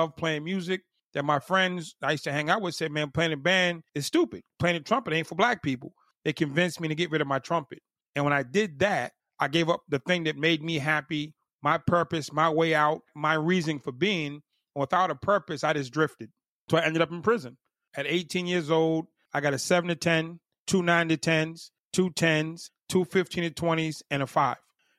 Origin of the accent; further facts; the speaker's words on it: Boston, Massachusetts, United States; I grew up in Mattapan, Massachusetts. Yes, inside the city limits.